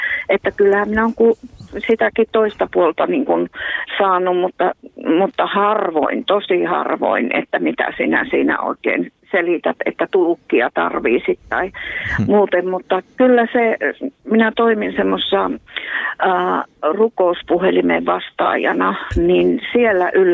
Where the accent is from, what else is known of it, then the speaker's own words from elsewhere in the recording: Nilsiä, North Savo, Finland; moved away as an adult; now in Helsinki, Finland; No minä olen lähtöisin pieneltä paikkakunnalta Nilsiästä, jossa tulin 32 vuotta sitten uskoon. Ja 18 vuotta sitten Jumala johdatti minut tänne Helsinkiin